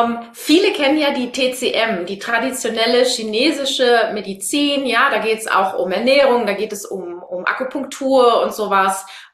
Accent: North Rhine-Westphalia, Germany; Ich komme aus dem Münsterland.

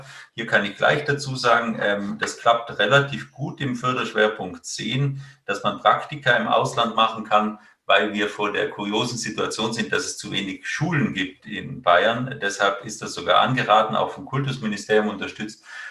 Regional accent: Italy; now in Germany; Ich bin ursprünglich aus Italien

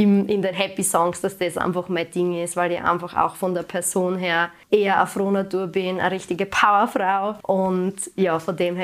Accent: Styria, Austria; ich komme aus der Steiermark

